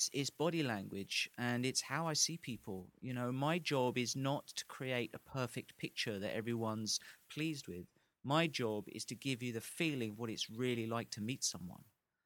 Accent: England, United Kingdom; And it was just a fantastically American moment for me as an Englishman to sort of have that exchange.

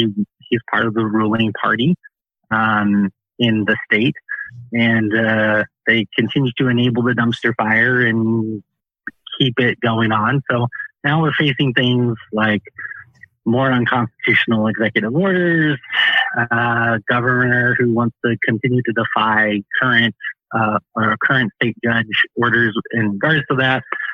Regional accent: Peoria, Illinois, United States; moved away; Originally, I am from Peoria, Illinois. My wife and I left that city, moved down into the Southern Illinois region many, many years ago.

